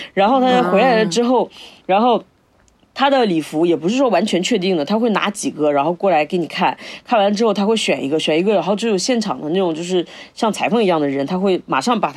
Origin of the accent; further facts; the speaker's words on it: China; 因为我们都是来自于中国的嘛，